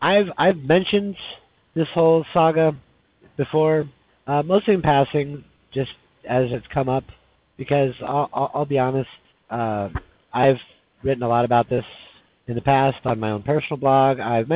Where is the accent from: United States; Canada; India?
United States; Tucson, Arizona; I'm from Arizona originally. We used to go up in the summers to an area up near the Grand Canyon, but there's lots of Mormons up there. My dad's from Phoenix. I'm from Tucson.